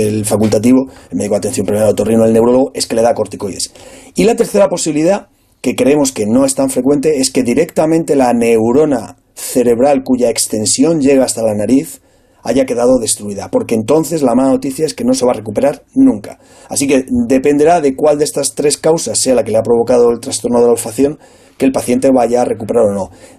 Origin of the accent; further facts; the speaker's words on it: Albacete, Castilla-La Mancha, Spain; hasta a mí mismo que soy de Albacete me llama la atención